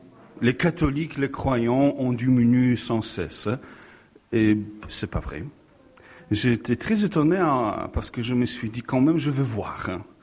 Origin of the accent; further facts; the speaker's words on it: northern Poland, Poland; born there; French is a second language; Et je suis né en Pologne, au nord de Pologne. J'ai travaillé aussi quelques années dans mon pays d'origine.